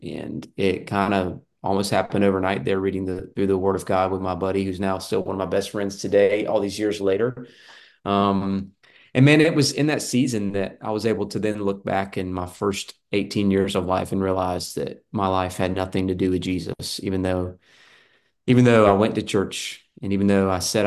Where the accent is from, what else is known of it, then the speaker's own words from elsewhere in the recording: South Carolina, United States; So I grew up in South Carolina, grew up in a local church, but did not have a relationship with the Lord.